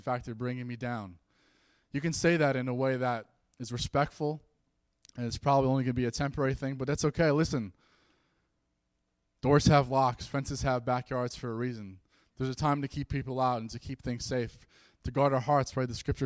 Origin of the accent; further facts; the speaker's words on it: New York, United States; also born or lived in Herkimer, New York; She's from Illinois. I'm from New York.